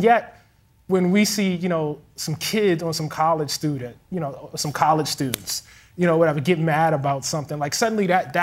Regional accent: Baltimore, Maryland, United States; You know, I'm from Baltimore, Maryland.

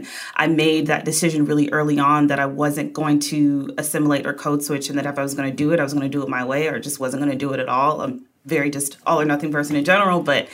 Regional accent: Wisconsin, United States; now in New York, United States; No, I'm from Wisconsin.

